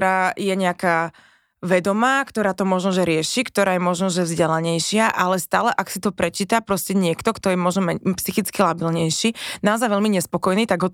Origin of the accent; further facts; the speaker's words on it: Klatova Nová Ves, Nitra Region, Slovakia; Z Klatovenovej vsi. To je taká dedinka medzi partizanskými a Topolčanmi.